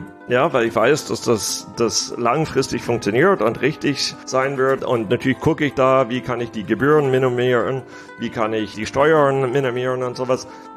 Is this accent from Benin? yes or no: no; United States; also born or lived in Germany; Also meine Mutter kommt aus Deutschland, mein Vater aus Amerika. Ich bin hauptsächlich in Amerika aufgewachsen, bin dann immer wieder hin und her gegangen zwischen Deutschland und Amerika